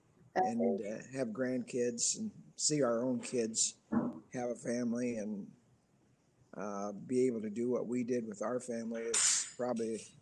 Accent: Corona, Indiana, United States; I grew up in a small town in Indiana by the name of Corona. It was a railroad town. We only had 350 people in our town

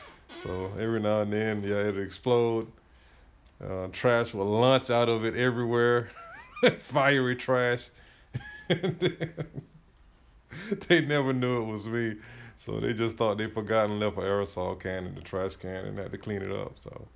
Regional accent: Georgia, United States; I am from Georgia.

